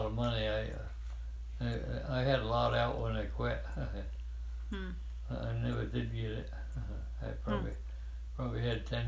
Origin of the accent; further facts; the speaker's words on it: United States; when we lived over here, this next house, of course I was born in Greenfield Hospital, but this is where we lived over here, you know. Dirt roads, you know, no electricity and nothing